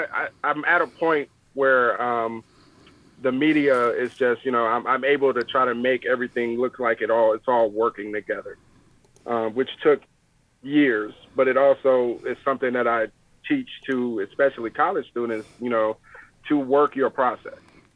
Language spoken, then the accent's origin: English; Illinois, United States; growing up in the Midwest, you know, we're up near Chicago.